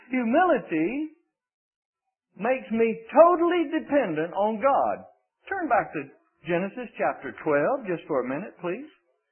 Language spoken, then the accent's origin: English; Mississippi, United States; Somebody says to me, where are you from? Mississippi. That's my roots. I mean, I run as a little boy, barefoot in cotton fields.